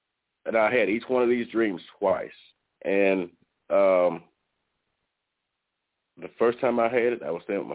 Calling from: Forest City, Arkansas, United States; I'm calling from Forest City, Arkansas, and I know who I am as a people.

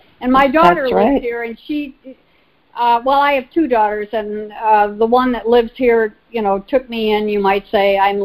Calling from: Manhattan Beach, California, United States; Oh, I'm calling from Manhattan Beach, California.

